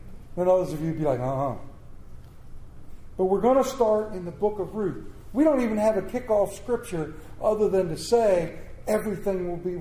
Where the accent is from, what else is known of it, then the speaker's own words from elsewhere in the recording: Muskrat Creek, Wyoming, United States; I am from Muskrat Creek, Wyoming. Doesn't that just roll off the tongue?